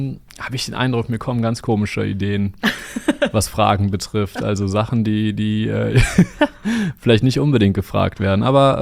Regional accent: Düsseldorf, North Rhine-Westphalia, Germany; born there; Bin ich in Düsseldorf geboren.

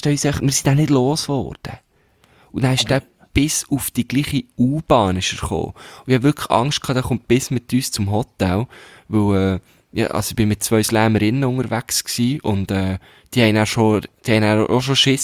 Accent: Switzerland; ich bin Schweizer

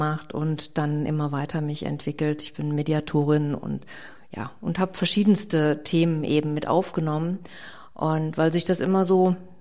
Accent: Kassel, Hesse, Germany; now in Allgäu, Germany; Ich komme tatsächlich ursprünglich aus Kassel, also jetzt mal rein geografisch, bin dann insgesamt 13 Mal umgezogen und das letzte Mal tatsächlich, oder die letzten 2-3 Mal innerhalb vom Allgäu.

